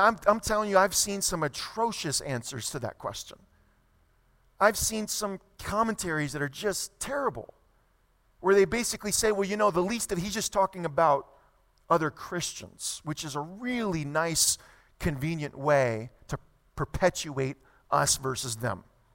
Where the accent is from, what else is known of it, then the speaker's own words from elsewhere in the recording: Louisiana, United States; moved away as an adult; Most of you know I came from Louisiana before I moved out here.